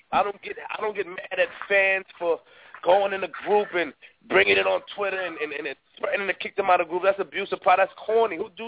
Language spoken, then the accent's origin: English; Queens, New York, United States; I'm from Queens. I'm dead serious.